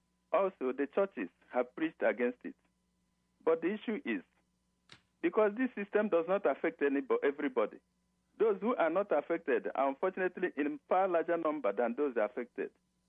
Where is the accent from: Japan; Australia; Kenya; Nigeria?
Nigeria; I am a Nigerian, an Igbo from the Igbo tribe.